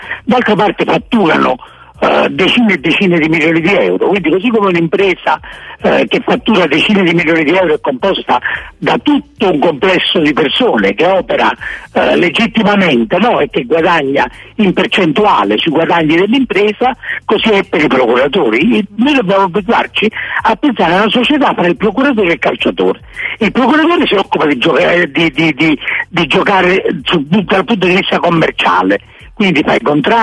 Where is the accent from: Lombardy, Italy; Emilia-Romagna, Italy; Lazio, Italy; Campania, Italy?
Campania, Italy; Naples; Scrivo perché sono napoletano e quindi, essendo napoletano, racconto le storie che racconta la città.